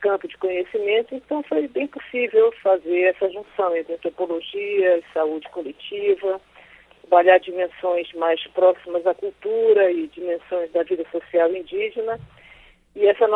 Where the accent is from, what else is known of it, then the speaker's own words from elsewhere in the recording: Amazonas, Brazil; sou do Amazonas, vivo no Amazonas, fiz formação no estado de São Paulo, mas minha carreira e vida profissional foi toda construída aqui.